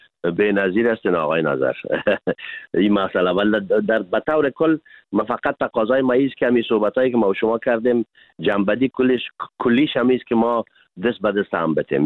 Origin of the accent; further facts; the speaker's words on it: Afghanistan; به عنوان یک افغان کاملا بی‌طرف